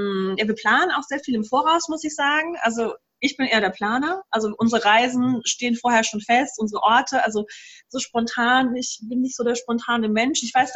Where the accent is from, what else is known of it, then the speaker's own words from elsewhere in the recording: Baden-Württemberg, Germany; Also ich komme ja aus dem Schwarzwald, ne?